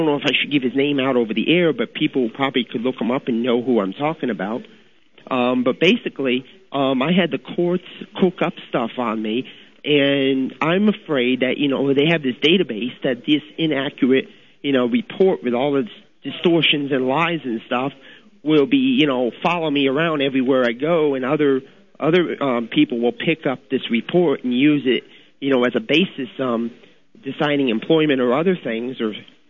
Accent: United States; now in Montreal, Canada; I'm an American up here in Montreal.

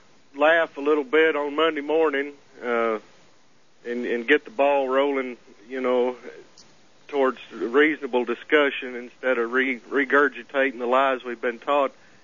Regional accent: Memphis, Tennessee, United States; You know, I grew up there in Memphis back when they shot Martin Luther King in 68

